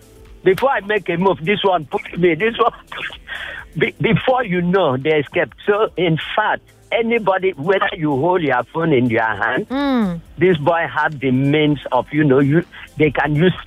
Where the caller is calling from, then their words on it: Victoria Island, Lagos, Nigeria; Okay, sorry, I'm calling from VI.